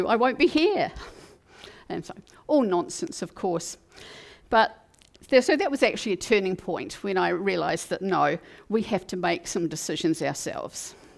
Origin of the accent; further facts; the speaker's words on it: Christchurch, Canterbury, New Zealand; I was from Christchurch at Townie, but I decided, yes, I can do this.